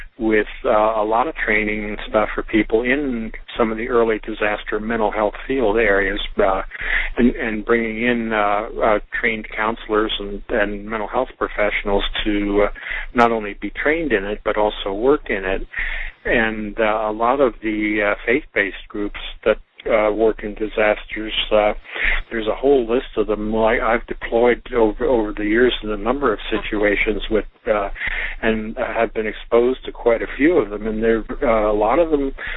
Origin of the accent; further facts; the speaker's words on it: Pennsylvania, United States; I grew up in Pennsylvania, and I'm very familiar with the Amish or Pennsylvania Dutch